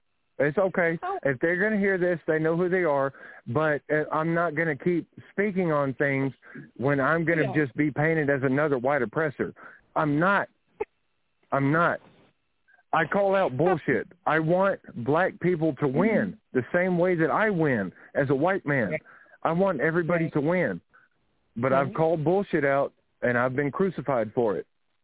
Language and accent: English; Fort Worth, Texas, United States; I was born and raised in East Fort Worth. I've lived here for 30 years.